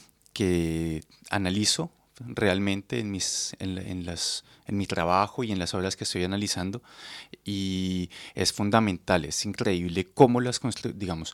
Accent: Bogotá, Colombia; soy colombiano, de Bogotá.

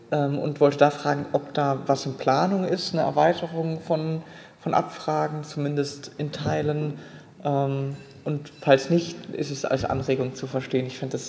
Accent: Freiburg, Baden-Württemberg, Germany; Als Freiburger irgendwie läuft man ja häufig vorbei an den Museen

